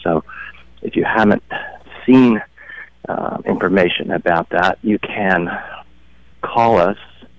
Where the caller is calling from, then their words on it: The Dalles, Oregon, United States; I'm calling from the Dalles, where we have our regional correctional facility called NorCor